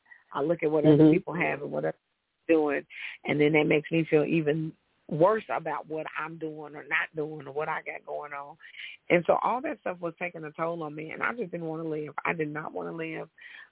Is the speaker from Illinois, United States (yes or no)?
yes; Chicago, Illinois, United States; Growing up in Chicago, I was a dark-skinned, thick girl, heavy-set, big girl.